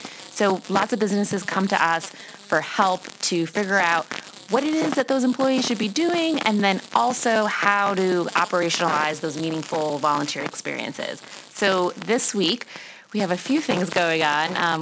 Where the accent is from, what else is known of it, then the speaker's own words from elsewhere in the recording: Tarrytown, New York, United States; And I'm from Westchester originally, born and raised right here in Tarrytown.